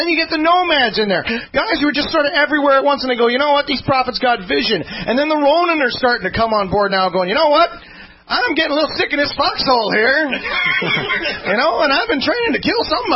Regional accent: Canada; I don't even live in the U.S. I'm a Canadian.

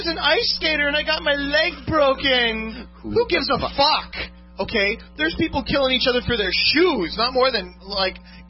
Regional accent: Canada; Oh, wait. I'm Canadian.

